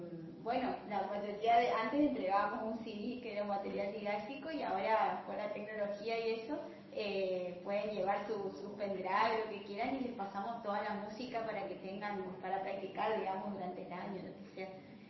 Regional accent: Posadas, Misiones, Argentina; yo soy de Posadas, bailo desde los 10 años.

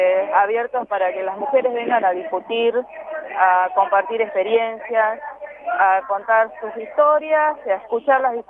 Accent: Tucumán, Argentina; Lo que nosotros venimos desde Tucumán básicamente a plantear es que se declare la emergencia contra la violencia sexual y doméstica.

